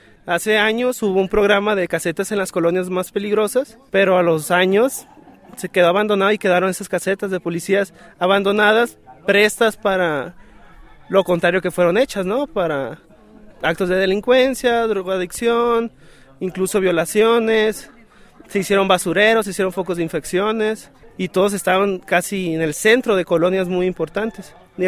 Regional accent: Culiacán, Sinaloa, Mexico; soy de Culiacán, Sinaloa.

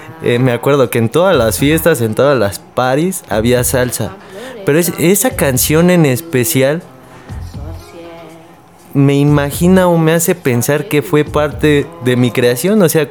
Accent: Mexico City, Mexico; Teníamos dos departamentos ahí en Oceanía. Allá crecimos, en el Pensador Mexicano.

